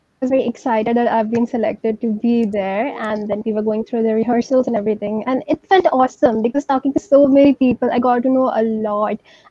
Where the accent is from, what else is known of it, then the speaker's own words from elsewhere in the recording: Delhi, India; I'm from Delhi, India.